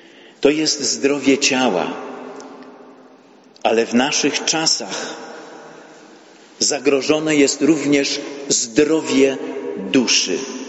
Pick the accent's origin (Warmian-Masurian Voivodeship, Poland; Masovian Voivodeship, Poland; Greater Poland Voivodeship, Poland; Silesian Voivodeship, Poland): Silesian Voivodeship, Poland; I tego nie idzie zrozumieć, powiedzielibyśmy u nas na Śląsku.